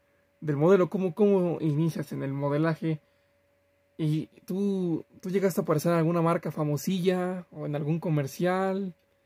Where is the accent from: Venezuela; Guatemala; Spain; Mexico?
Mexico; la mayoría de los hombres que nos criamos en México